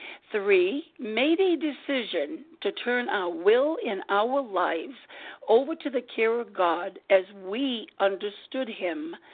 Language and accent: English; Rhode Island, United States; I am from Rhode Island.